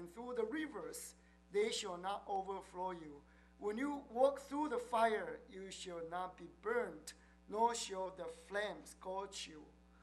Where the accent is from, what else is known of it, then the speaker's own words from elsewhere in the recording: Tuku, Yunlin County, Taiwan; English is a second language; Because I was from Tuku Church, I was born in, I don't know, I was grew up in Tuku Church. I know that story very well.